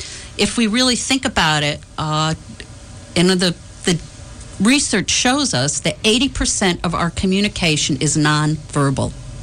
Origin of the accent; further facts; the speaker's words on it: West Hartford, Connecticut, United States; I grew up in West Hartford, and, you know, we had kids all our age